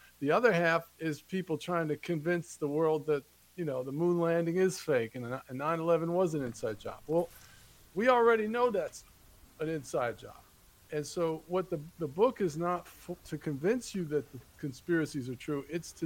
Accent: New Jersey, United States; now in North Carolina, United States; I did. I grew up in Jersey.

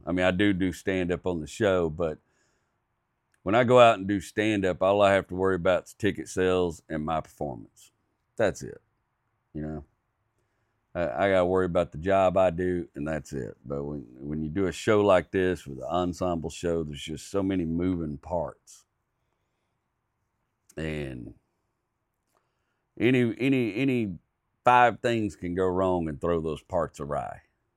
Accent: Texas, United States; I grew up in Texas. I was fortunate to grow around a great number of old hardened cowboys, just tougher than fence wire, you know what I mean?

